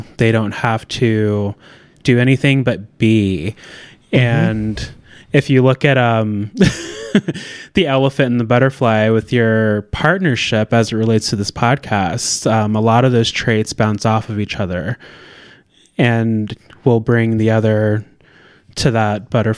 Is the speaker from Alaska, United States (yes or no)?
yes; Alaska, United States; I was born and raised in Alaska